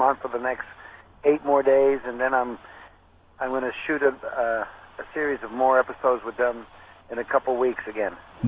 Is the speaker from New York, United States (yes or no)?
yes; New York City, New York, United States; I grew up in New York City, Spanish Harlem, and I always worked after school and stuff, so I lost all the Spanish that we talked in the house.